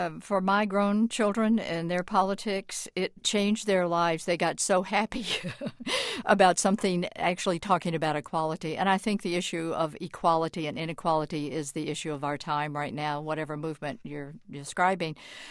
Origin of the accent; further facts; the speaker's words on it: the South, United States; I come from the South and from the civil rights movement originally